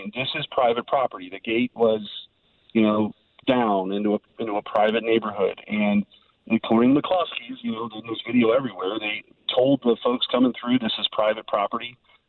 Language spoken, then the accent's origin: English; St. Louis, Missouri, United States; I'm from the St. Louis region. I care deeply about violent crime in St. Louis.